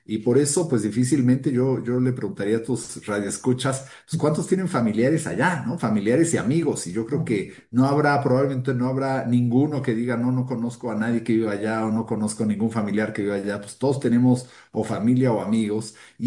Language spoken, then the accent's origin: Spanish; Mexico; la prueba de que soy tan mexicano como americano